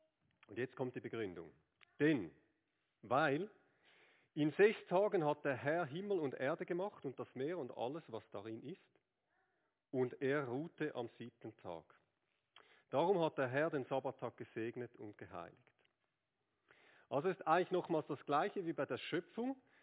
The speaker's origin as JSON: {"language": "German", "country": "Switzerland", "said": "Es gibt ja im Moment gute Gründe, Skirennen zu schauen als Schweizer, oder?"}